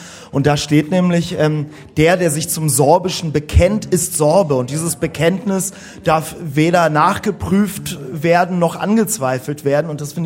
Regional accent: Berlin, Germany; Ja, also ich bin zweisprachig aufgewachsen. Ich komme aus Berlin

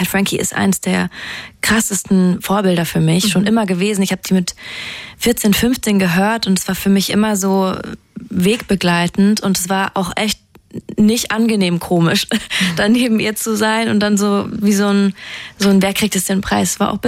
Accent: Karlsruhe, Baden-Württemberg, Germany; Ich komme aus Karlsruhe.

